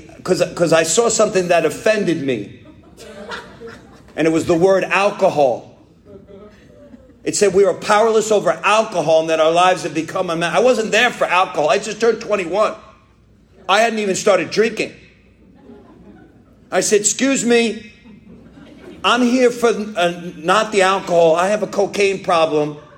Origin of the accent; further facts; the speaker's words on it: New York, United States; I'm from New York. We go down to Florida all the time.